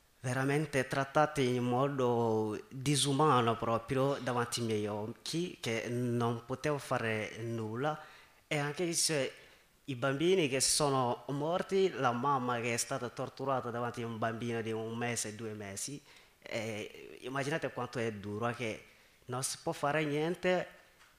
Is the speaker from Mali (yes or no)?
yes; Mali; Italian is a second language; anche nel mio paese, che è del Mali